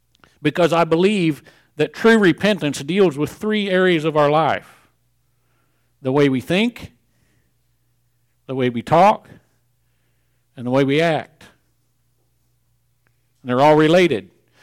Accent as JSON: {"language": "English", "region": "Missouri", "country": "United States", "tie": "born or raised there", "said": "I grew up in Missouri. I love Missouri, except for Fort Leonard Wood, Missouri."}